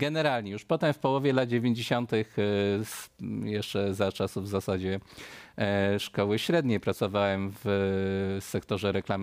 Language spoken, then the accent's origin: Polish; Kraków, Lesser Poland, Poland; born there; Ja jestem jakby Kraków z urodzenia.